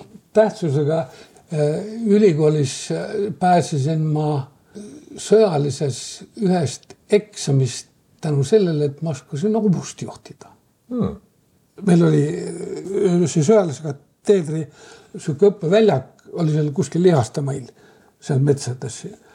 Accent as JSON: {"language": "Estonian", "town": "Koimle", "region": "Saare County", "country": "Estonia", "tie": "born there", "said": "ma olen sündinud Saaremaal, Koimle külas. See on, nagu ma ütlesin, kuulub see Taritu kanti. Üks kõige suurem küla selles."}